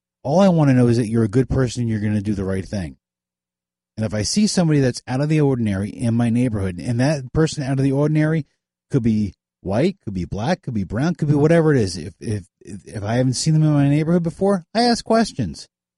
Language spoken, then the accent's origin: English; United States; We as Americans knew how to pull together